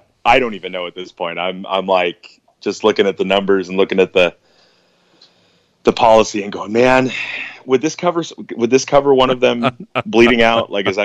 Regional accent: Friday Harbor, Washington, United States; also born or lived in Bellingham; Yeah, I mean, I was born in Bellingham. I didn't live there. Because I lived in Friday Harbor, and so the island didn't do berths at the time, so they were flown to Bellingham.

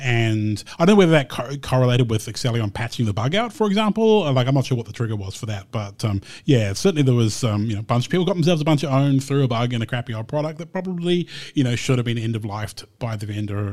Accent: New Zealand; It's only as a New Zealander, I'm honour bound to point out Lord of the Rings.

